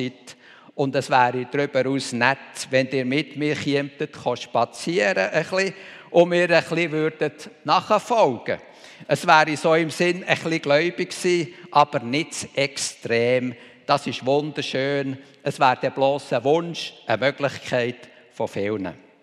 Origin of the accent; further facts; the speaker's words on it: Switzerland; Denn wir sind ja Schweizer.